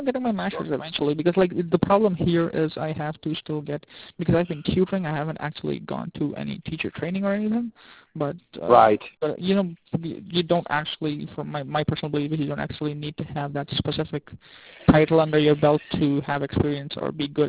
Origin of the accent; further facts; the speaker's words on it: Rockford, Illinois, United States; moved away as an adult; now in New York, United States; I came from Rockford to New York about 4 years ago, and I signed up with these guys.